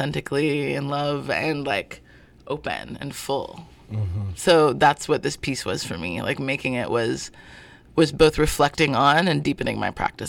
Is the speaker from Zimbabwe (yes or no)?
yes; Zimbabwe; also born or lived in North Carolina, United States; Originally, I'm from Zimbabwe. I was born in North Carolina. So the first time I left the country was to go back to Zimbabwe.